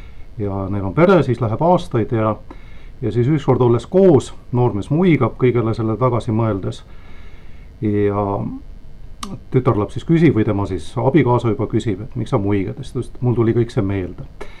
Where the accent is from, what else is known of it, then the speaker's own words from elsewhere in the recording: Järva County, Estonia; Et selles mõttes ma saan öelda küll, et põline järvalane.